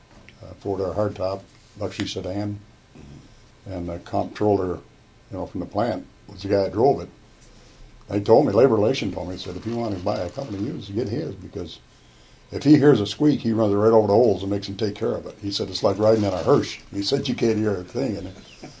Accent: Lansing, Michigan, United States; also born or lived in East Tallis; Well, I was born in East Tallis, but most of my life was here in Lansing area.

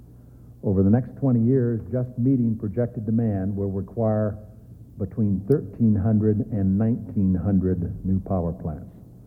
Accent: Wyoming, United States; President Bush and I are Westerners. I grew up in Wyoming. My dad worked in the Soil Conservation Service.

